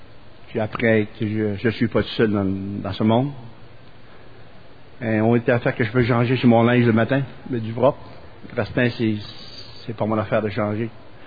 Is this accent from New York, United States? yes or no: no; Hartford, Connecticut, United States; Je suis de Hartford, Connecticut. Et je parle français